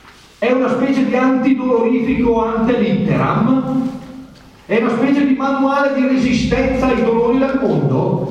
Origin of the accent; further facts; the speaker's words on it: Brescia, Lombardy, Italy